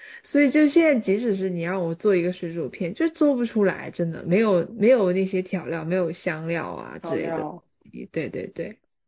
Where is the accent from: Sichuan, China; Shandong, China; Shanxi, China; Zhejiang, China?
Sichuan, China; 我作为一个四川人这一点不骗你们